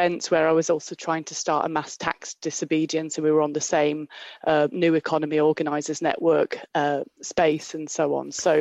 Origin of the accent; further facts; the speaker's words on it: Yorkshire and the Humber, United Kingdom; I'm a mother of two boys, and I come from Yorkshire. My dad was a coal miner.